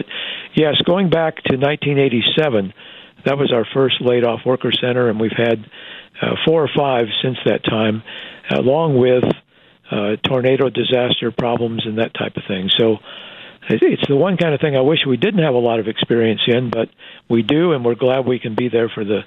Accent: Iowa, United States; is my home state.

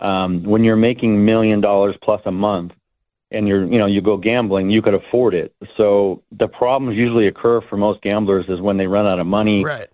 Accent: Cypress, California, United States; I grew up in Cypress, California, which is in Orange County. Basically, middle-class neighborhood

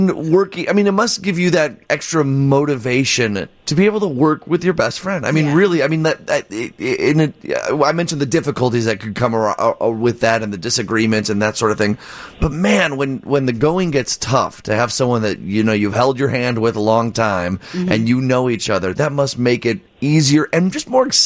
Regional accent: Downers Grove, Illinois, United States; I'm from Downers Grove originally, so I know the western suburbs pretty well.

